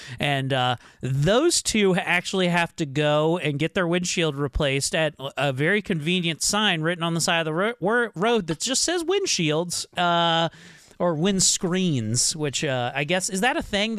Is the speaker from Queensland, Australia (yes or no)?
no; Melbourne, Victoria, Australia; We're from Melbourne.